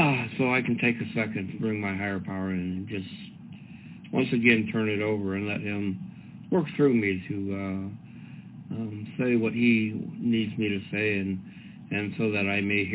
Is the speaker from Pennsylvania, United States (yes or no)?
no; Stow, Ohio, United States; also born or lived in Akron; I was born in Akron, Ohio, and that's where I still live. I grew up in Stowe, which isn't too far from Akron. A bit more in the country.